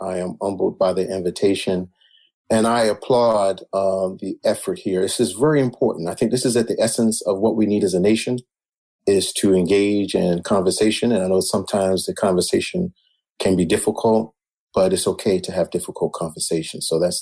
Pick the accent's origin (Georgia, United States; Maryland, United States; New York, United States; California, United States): Maryland, United States; Baltimore; So, I was born in Baltimore, born and reared in Baltimore from what we would call very simple folks.